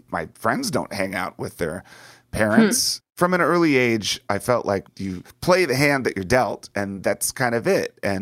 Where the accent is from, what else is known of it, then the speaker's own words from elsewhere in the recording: United States; when I was young, growing up outside of Washington, D.C., my greatest fear was war.